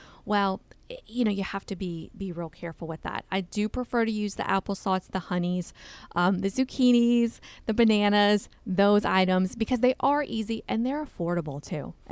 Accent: Louisiana, United States; I'm Cajun. I'm from South Louisiana.

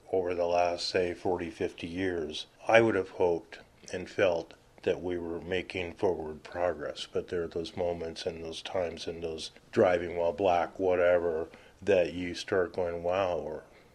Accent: United States; So looking in from the outside, growing up in America, that is probably the overarching seminal event in Birmingham's history.

